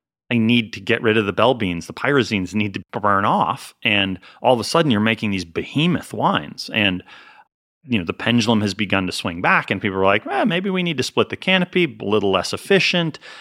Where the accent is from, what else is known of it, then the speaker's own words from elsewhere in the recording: Northeast, United States; I mean, I grew up in the Northeast, so it's not super cold, but it's cold.